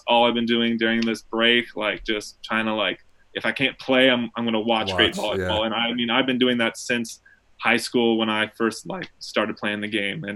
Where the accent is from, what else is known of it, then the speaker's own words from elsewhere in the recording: Michigan, United States; also born or lived in Minnesota; I was born in Michigan, but for some reason, growing up as a kid, since we would always go to like see family in Minnesota, I would tell everybody I was born in Minnesota